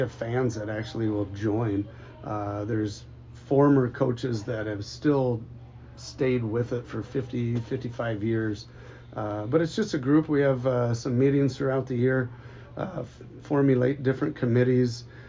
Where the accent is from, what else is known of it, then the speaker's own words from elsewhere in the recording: Hampton-Dumont, Iowa, United States; I was a volunteer for my high school that I grew up in Hampton, Dumont.